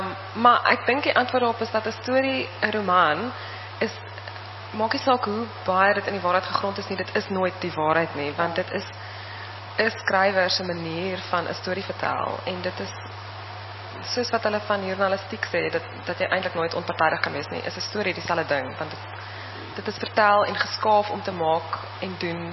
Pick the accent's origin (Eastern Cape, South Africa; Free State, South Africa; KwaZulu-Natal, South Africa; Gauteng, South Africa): KwaZulu-Natal, South Africa; Zululand; ek het self in Zululand groot geword of ek toe gebore en ook elke vakansie daar spandeer en ek het altyd vreeslik heimwee gehad oor die suikerriet.